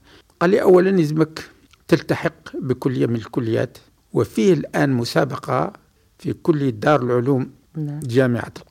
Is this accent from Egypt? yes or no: no; Algeria; وأنا جزائري وكذا وعندي نحمل شهادات كذا